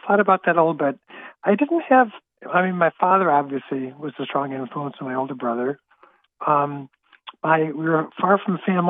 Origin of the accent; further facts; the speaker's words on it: Rochester, New York, United States; also born or lived in Minnesota; Well, I was born in Minnesota. But then when I was very young, a couple years old, my family moved to Rochester, New York.